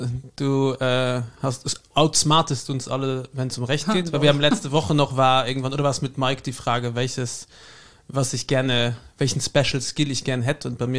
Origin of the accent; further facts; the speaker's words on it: Luxembourg; Wobei ich bin Luxemburger, ich bin so das.